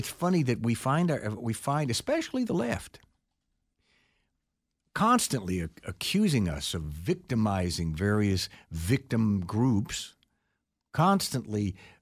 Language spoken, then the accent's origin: English; Texas, United States; now in Tryon, United States; Well, I grew up in Texas, and you know, I've lived in Tryon for a long time